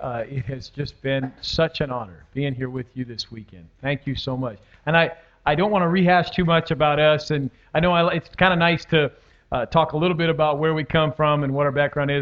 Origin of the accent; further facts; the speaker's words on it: Arizona, United States; But we are from Arizona. It's very hot in Arizona.